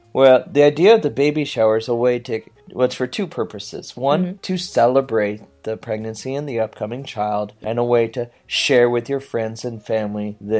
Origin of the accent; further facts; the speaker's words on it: Washington, United States; I'm from a rural part of America in Washington State. It's in the northwest part of the country.